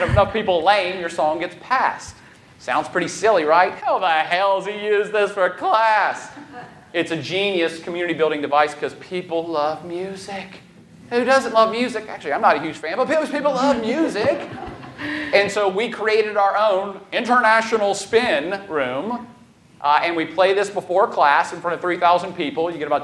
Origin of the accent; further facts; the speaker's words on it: Virginia, United States; I grew up, in Virginia, but I grew up in America.